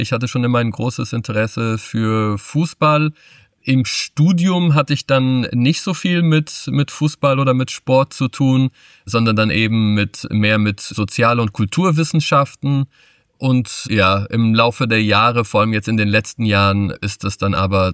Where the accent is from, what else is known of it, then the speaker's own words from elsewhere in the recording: Bonn, North Rhine-Westphalia, Germany; born there; Ich bin Portugiese, aber in Deutschland geboren, in Bonn.